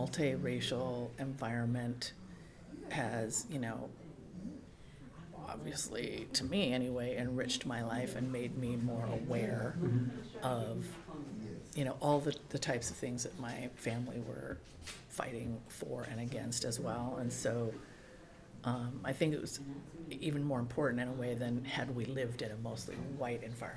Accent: Tacoma, Washington, United States; And so, you know, I would say growing up in Hilltop definitely put me there, you know.

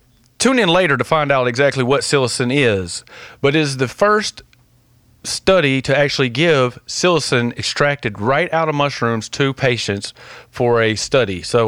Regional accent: Alabama, United States; Because I'm from Alabama, and apparently I just can't stop digging and playing with dirt, apparently.

